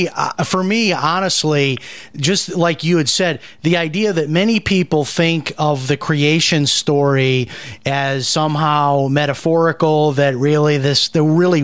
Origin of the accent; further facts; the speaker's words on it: Chicago, Illinois, United States; this one's coming from Chicago, my hometown, and this is how Chicagoans are.